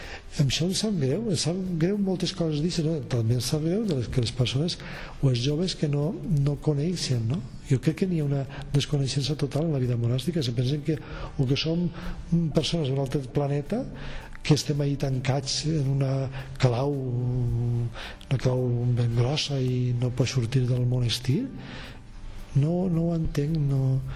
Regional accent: Vila-real, Valencian Community, Spain; Allà on jo soc de Vila-real, tot el País Valencià no hi ha cap monestir.

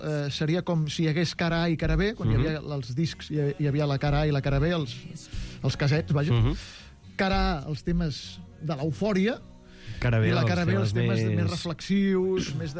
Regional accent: Catalonia, Spain; accent: Catalan; L'accent catalanet, oi? Sí. Soc molt català.

